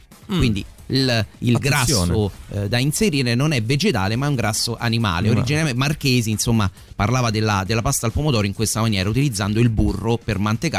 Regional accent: Teramo, Abruzzo, Italy; Sono di Teramo pure io

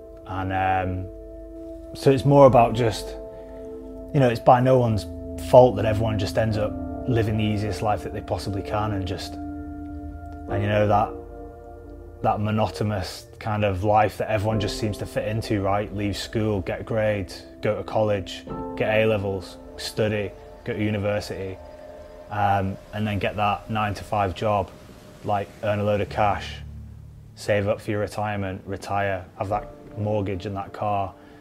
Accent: Preston, North West England, United Kingdom; ex-Special Forces, ex-SAS, and I come from Preston.

